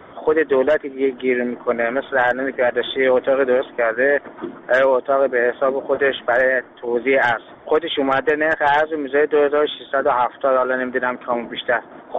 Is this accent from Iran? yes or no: yes; Iran; moved away as an adult; now in Dubai, United Arab Emirates; من یک تاجر هستم که از ایران اومدم دبی برای تجارت.